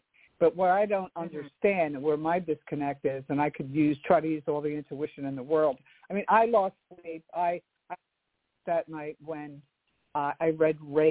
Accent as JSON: {"language": "English", "town": "Philadelphia", "region": "Pennsylvania", "country": "United States", "said": "I'm from Philadelphia."}